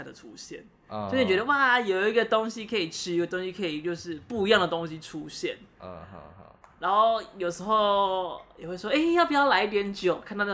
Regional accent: Pingtung County, Taiwan; 欸，我是屏东人呢，更偏乡吧。

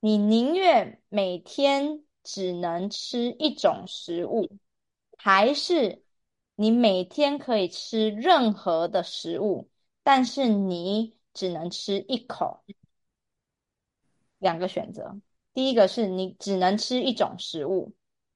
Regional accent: Taiwan; 我觉得可能因为我是台湾人，所以我已经习惯这样子的天气。

